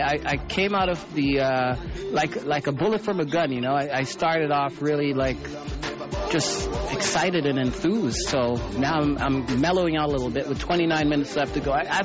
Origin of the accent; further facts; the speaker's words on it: Canada; our athletes basically are still forced to starve as Canadian athletes, and other territories claim them, you know.